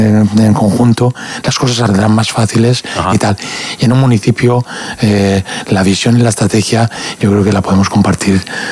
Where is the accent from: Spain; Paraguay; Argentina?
Spain; Villajoyosa, Valencian Community; yo soy un enamorado de mi pueblo, lo quiero arrabiar